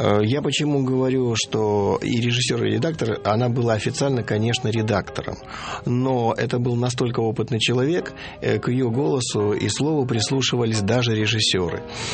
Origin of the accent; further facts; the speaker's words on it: Rostov-on-Don, Rostov Oblast, Russia; born there; она родилась в Ростове-на-Дону, и я родился в Ростове-на-Дону.